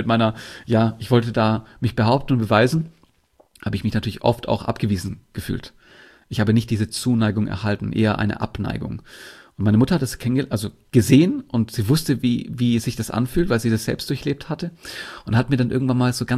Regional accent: Bietigheim-Bissingen, Baden-Württemberg, Germany; born there; Ich komme unter anderem aus Bietigheim-Bissingen, das ist Nähe Stuttgart. Da bin ich geboren worden.

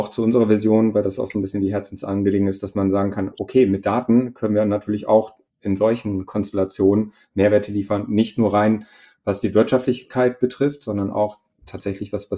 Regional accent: Neuss, North Rhine-Westphalia, Germany; Also ich komme ja aus Neuss hier neben Düsseldorf

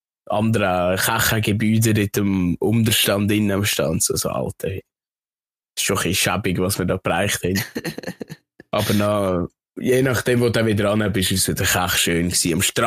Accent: Switzerland; wir sind ja als Schweizer dort gewesen

